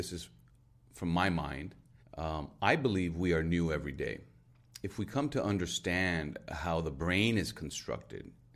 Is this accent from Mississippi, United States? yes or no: no; Los Angeles, California, United States; I'm from Los Angeles.